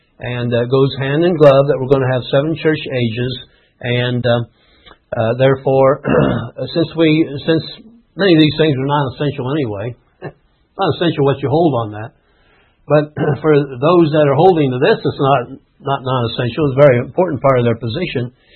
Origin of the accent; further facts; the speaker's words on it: United States; Well, that's quite a blow to me. I'm an American.